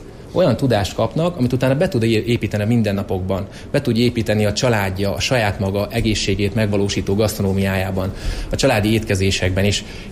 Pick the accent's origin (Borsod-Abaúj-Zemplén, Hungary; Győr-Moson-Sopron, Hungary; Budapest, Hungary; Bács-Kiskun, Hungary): Borsod-Abaúj-Zemplén, Hungary; Miskolc; mi is nagyon szeretjük Miskolciként a Lilafüredi kisvasutat